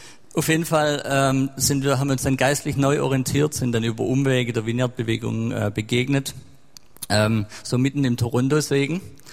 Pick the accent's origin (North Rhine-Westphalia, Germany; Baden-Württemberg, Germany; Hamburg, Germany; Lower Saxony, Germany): Baden-Württemberg, Germany; Ludwigsburg; Von Stuttgart. Ich komme von Ludwigsburg, eigentlich.